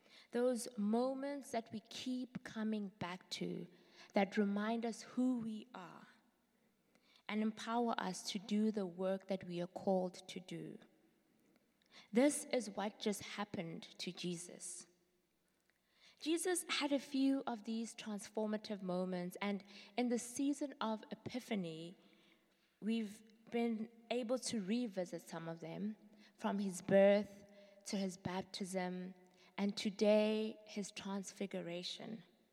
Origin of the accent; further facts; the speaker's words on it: South Africa; Some of you might know I am from South Africa. My mother was born in the 50s.